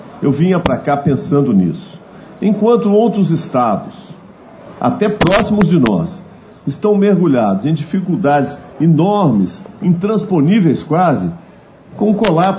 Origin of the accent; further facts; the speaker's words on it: Minas Gerais, Brazil; nós temos que ter orgulho, como mineiros e mineiras, de dizer, o nosso estado está melhor do que a maioria dos estados brasileiros.